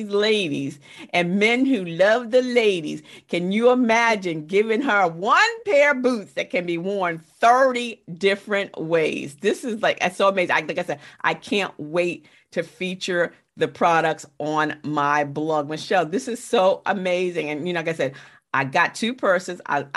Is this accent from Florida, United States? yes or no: no; New York, United States; But I'm from New York, and I remember back in the 80s, we used to have the purse parties.